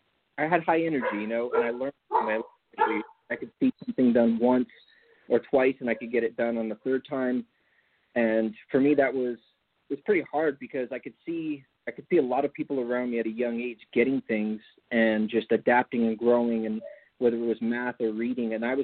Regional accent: California, United States; So I grew up in the Napa Valley.

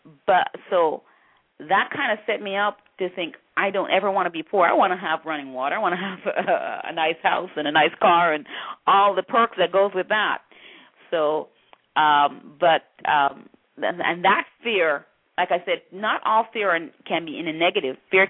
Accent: Jamaica; growing up in Jamaica, when anybody died, it was always a big celebration.

